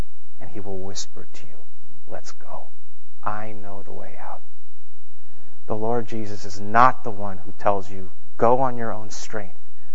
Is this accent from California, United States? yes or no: yes; Los Angeles, California, United States; Remember, I told you I'm from Los Angeles.